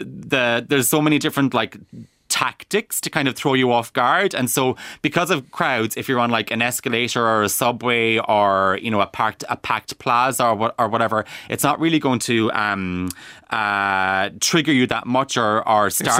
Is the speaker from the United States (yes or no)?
no; Ireland; as Irish people